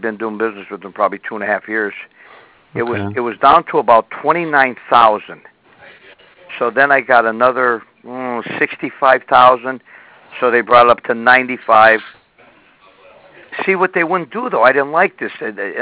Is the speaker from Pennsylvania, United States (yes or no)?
yes; Pennsylvania, United States; I'm from Pennsylvania.